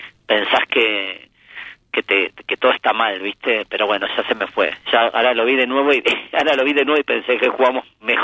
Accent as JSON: {"language": "Spanish", "region": "Buenos Aires", "country": "Argentina", "said": "para los que somos porteños, ir a ver a Estudiantes, más allá de que yo paso gran parte de mi vida en el partido de La Plata"}